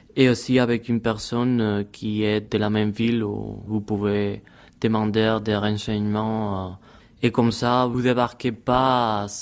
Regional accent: Madrid, Community of Madrid, Spain; French is a second language; now in Geneva, Switzerland; j'ai 22 ans, je viens de Madrid. Et j'habite avec Arlette depuis le mois de septembre, le mois où j'ai commencé l'université à Genève.

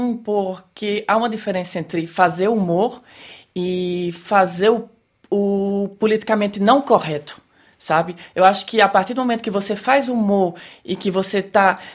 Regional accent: Northeast Region, Brazil; E eu cresci no Nordeste, que é de onde vêm todos esses humoristas

